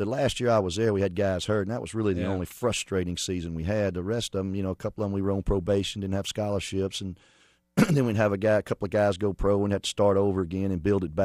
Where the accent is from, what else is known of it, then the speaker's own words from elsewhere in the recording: McComb, Mississippi, United States; I grew up in Macomb, Mississippi, about an hour and a half from Baton Rouge.